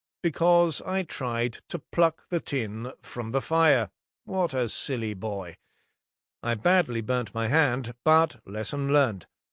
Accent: Maidstone, South East England, United Kingdom; born there; also born or lived in Southern Rhodesia; I was born in Maidstone on the 27th of January 1945, when my parents were living in Kent. My brother John was also born in Maidstone.

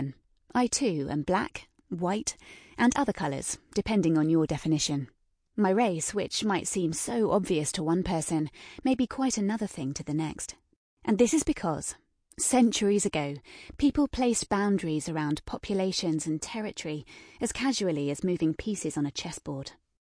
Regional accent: London, United Kingdom; When I grew up in southeast London in the 1990s

